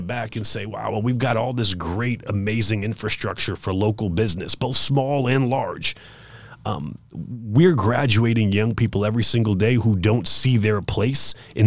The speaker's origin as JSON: {"language": "English", "town": "Boston", "region": "Massachusetts", "country": "United States", "tie": "born or raised there", "moved": "as an adult", "lives_now": "San Diego, United States", "said": "So I didn't grow up here in San Diego. I grew up in Boston, Massachusetts."}